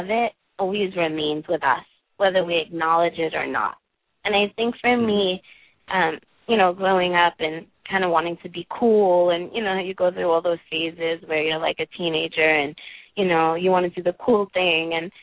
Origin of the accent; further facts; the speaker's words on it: Brooklyn, New York, United States; I grew up in Brooklyn, hence the accent. But I grew up in Brooklyn